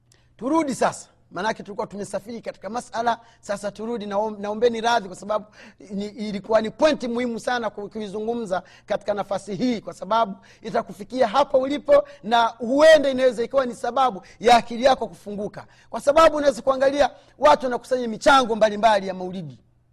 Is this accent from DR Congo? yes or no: no; Tanzania; Sana labda kwa kule kwetu atakwambia, kwa kule Tanzania anasema, kwa nini sasa shehe mkuu anafanya?